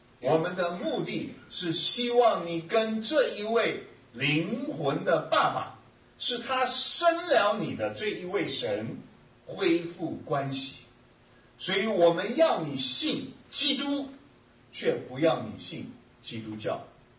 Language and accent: Chinese; China; 我们中国人比较诚实